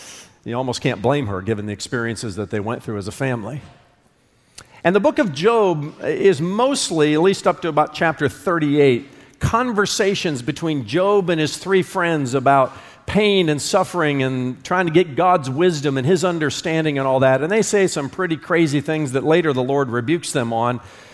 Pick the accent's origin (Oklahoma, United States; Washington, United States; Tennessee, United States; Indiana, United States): Indiana, United States; Well, I grew up in Indiana, so you can imagine my keen interest in a story that I heard about a cemetery that was located somewhere in the Hoosier State.